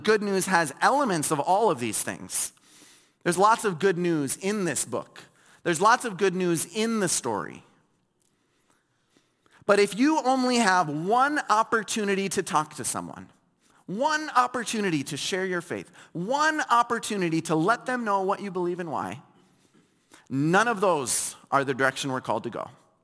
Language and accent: English; Fargo, North Dakota, United States; Okay, so I grew up in Fargo, North Dakota, and I was very privileged.